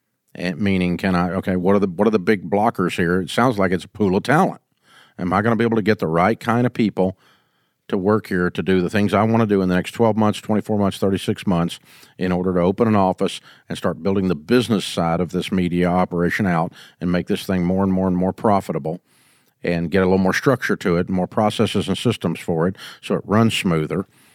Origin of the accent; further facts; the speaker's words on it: Nashville, Tennessee, United States; And I love Nashville. I grew up in Nashville. I'm not leaving.